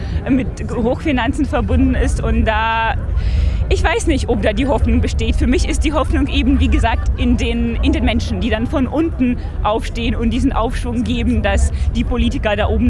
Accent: Ukraine; Ich bin Ukrainerin, ich komme aus dem Land, wo seit 2 Jahren Krieg ist.

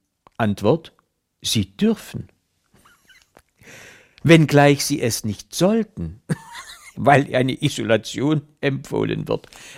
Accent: Saxony, Germany; accent: Saxon; Und wenn wir hier in Sachsen nicht unseren Dialekt, unsere Sprache sprechen dürfen

